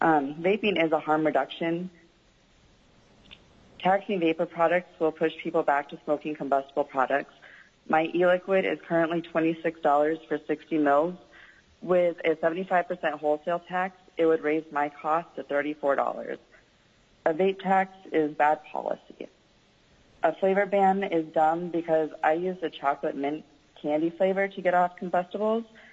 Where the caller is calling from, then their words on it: Fairbanks, Alaska, United States; I am calling from Fairbanks, Alaska.